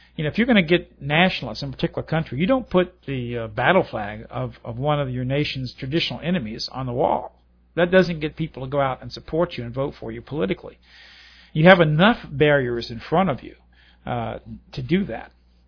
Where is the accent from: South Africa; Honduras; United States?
United States; Louisiana; I love the South. Man, I'm a Confederate from way back. And when I was a young boy growing up in South Louisiana